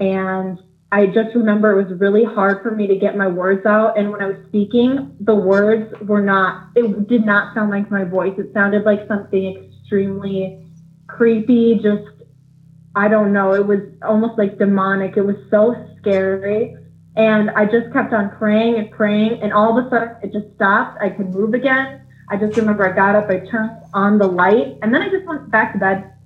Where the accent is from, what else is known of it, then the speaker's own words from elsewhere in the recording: Eau Claire, Wisconsin, United States; I'm from Wisconsin, as you just stated, near the Eau Claire area.